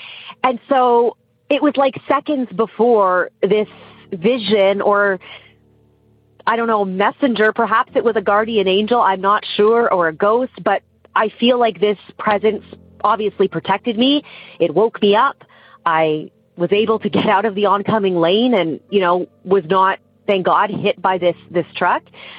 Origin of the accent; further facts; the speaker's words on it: Toronto, Ontario, Canada; I grew up outside of Toronto, just north of Toronto, and there's always been a road that was near my parents' house.